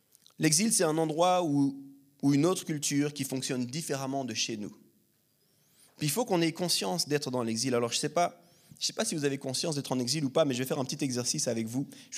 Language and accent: French; Lausanne, Vaud, Switzerland; parce que je suis avec vous, je suis de Lausanne, je sais exactement.